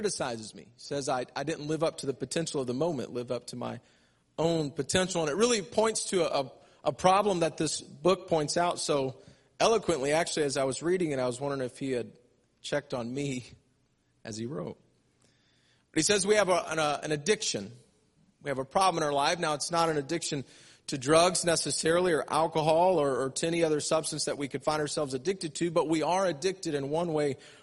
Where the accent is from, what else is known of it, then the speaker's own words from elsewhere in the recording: St. Louis, Missouri, United States; Y'all feel good to be, I'm saying y'all. I'm from St. Louis.